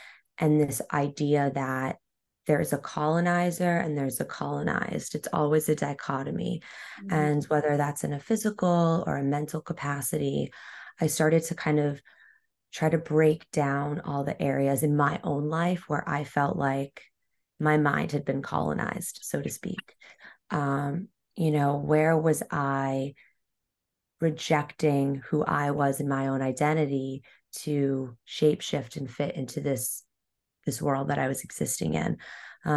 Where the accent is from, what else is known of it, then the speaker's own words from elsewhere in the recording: United States; no, I'm Iraqi. I grew up in America.